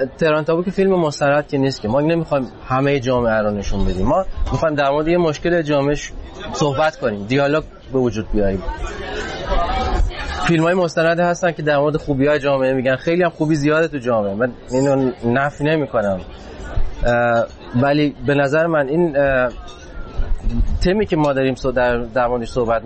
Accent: Iran; من تو ایران به دنیا اومدم، بزرگ شدم.

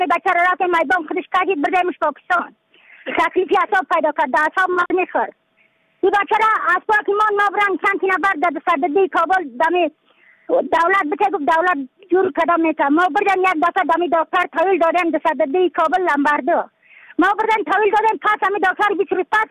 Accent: Yaftal-e Payin, Badakhshan, Afghanistan; از بدخشان هستم، مرکز بدخشان، ولسوالی یفتل پایان، قیره وینگ.

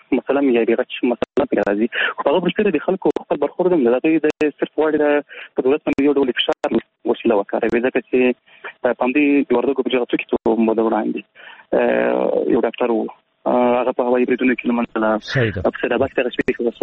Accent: Paktika, Afghanistan; زه د پکتیکا یم

